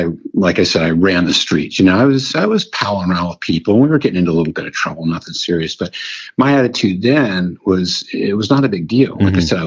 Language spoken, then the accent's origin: English; San Francisco, California, United States; although I go by the moniker of … It's kind of a pet name. born and raised in San Francisco in the late 50s, for lack of a better definer, and grew up in the city.